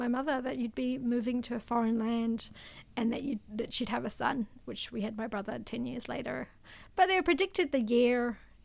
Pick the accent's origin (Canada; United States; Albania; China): Albania; Well, look, I'm actually an interesting one. I'm an Albanian refugee.